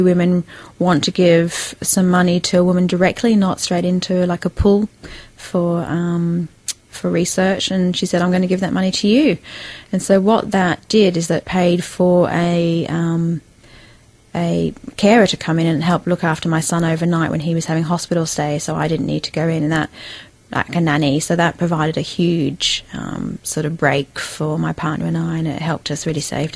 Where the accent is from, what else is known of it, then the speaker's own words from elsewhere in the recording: Wales, United Kingdom; She's in Wales. I'm Welsh.